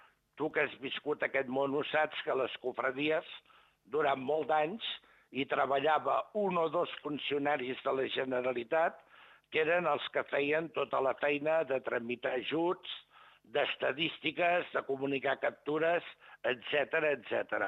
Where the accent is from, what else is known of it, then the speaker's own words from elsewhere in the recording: Blanes, Catalonia, Spain; a Girona, per exemple, a Blanes, el meu poble